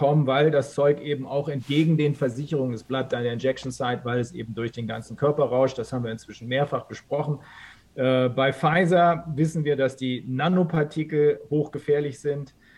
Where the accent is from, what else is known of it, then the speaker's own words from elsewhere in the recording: Germany; es ist eine super Peinlichkeit, als Deutscher durch die Welt reisen zu müssen.